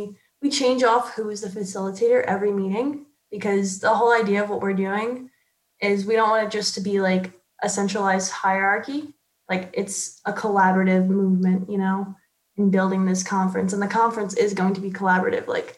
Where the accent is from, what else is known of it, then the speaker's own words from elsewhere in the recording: Long Island, New York, United States; because I'm from Long Island.